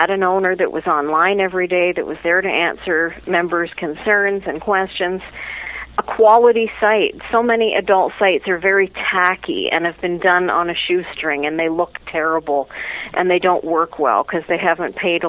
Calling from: Ontario, Canada; I'm from Ontario, Canada.

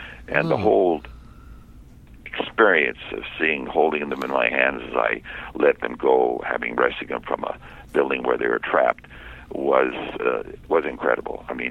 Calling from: Davis, California, United States; University of California, campus town called Davis.

